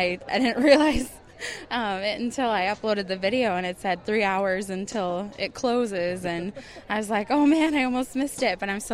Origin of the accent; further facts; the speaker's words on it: Nashville, Tennessee, United States; I'm from Nashville, Tennessee.